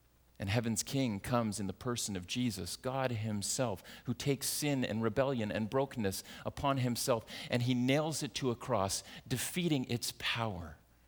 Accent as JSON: {"language": "English", "town": "Scarborough", "region": "Ontario", "country": "Canada", "tie": "born or raised there", "said": "I was born in Scarborough, Ontario in 1978. And I grew up in a wonderful household."}